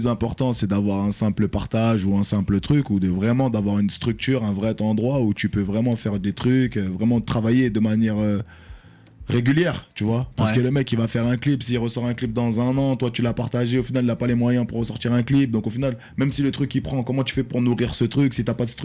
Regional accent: France; born there; Je suis né en France, je suis français.

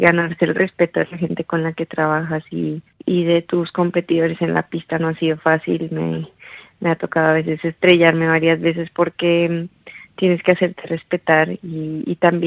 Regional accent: Bogotá, Bogotá Capital District, Colombia; Fue en Bogotá, que yo nací y crecí en Bogotá.

